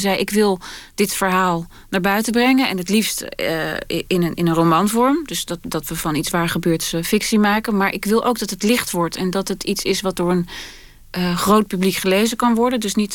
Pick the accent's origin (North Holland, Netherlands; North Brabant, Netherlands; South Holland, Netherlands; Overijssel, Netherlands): North Holland, Netherlands; Hilversum; also born or lived in Amsterdam; En ik kom uit Hilversum. Ik ben een kakker uit het Gooi. En heb wel enige street credibility opgebouwd in Amsterdam, waar ik vanaf mijn 17e woonde.